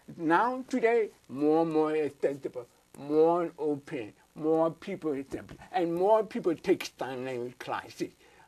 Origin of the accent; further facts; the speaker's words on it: St. Louis, Missouri, United States; born there; I was born in St. Louis, Missouri, and I have four brothers and two sisters.